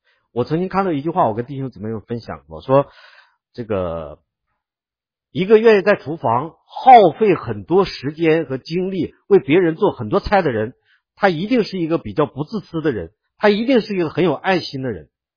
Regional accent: China; 我们中国人有一句话，咱们大陆人经常讲

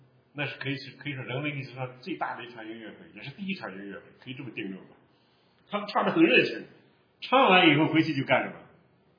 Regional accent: Chengdu, Sichuan, China; 相当于我们成都人到这儿来说，怎么买不到辣子，买不到花椒啊

